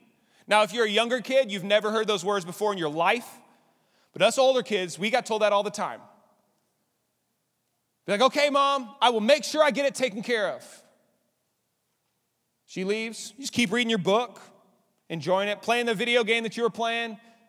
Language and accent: English; Lubbock, Texas, United States; also born or lived in Abilene; I grew up in Lubbock and Abilene.